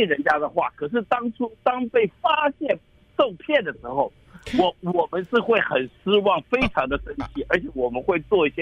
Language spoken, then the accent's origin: Chinese; United States; 我们美国人完全容忍度是零的